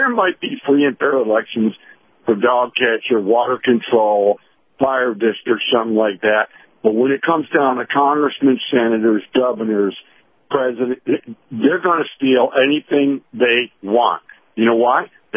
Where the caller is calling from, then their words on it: Clearwater, Florida, United States; in Clearwater.